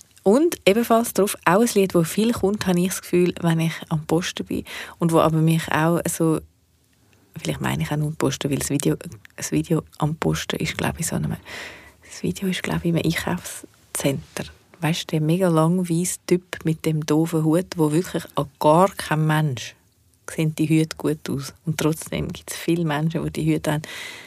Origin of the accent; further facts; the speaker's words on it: Switzerland; wir sind Schweizer gewesen